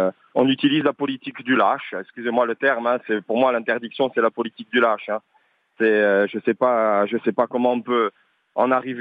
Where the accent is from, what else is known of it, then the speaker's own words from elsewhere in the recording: Solenzara, Corsica, France; moi je suis originaire du village de Solenzar, j'ai grandi dans cette vallée, c'est mon terrain de jeu.